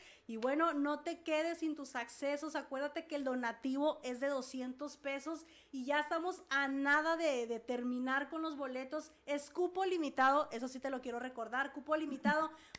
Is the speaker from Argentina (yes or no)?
no; Mexico; Como buenos mexicanos, todo lo dejamos al último.